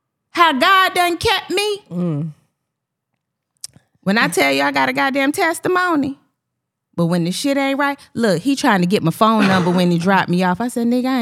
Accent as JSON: {"language": "English", "town": "Bronx", "region": "New York", "country": "United States", "said": "I'm from Bronx, New York."}